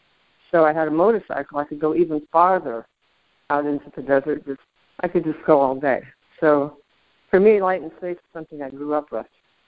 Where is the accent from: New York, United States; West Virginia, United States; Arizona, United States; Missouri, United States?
Arizona, United States; moved away as an adult; Well, even though I had a great childhood growing up in Arizona, at some point I had to to leave Arizona because culturally it's also a desert.